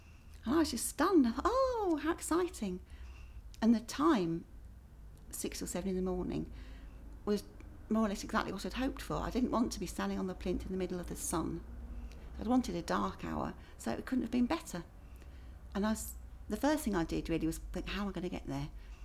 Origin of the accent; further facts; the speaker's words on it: Palmers Green, London, United Kingdom; moved away as an adult; also born or lived in Hampstead / Buckhurst Hill; I was born in Hampstead, I believe, although I don't remember, obviously. But after that, we moved out to live in Buckhurst Hill. And from there, moved back to live in Palmer's Green.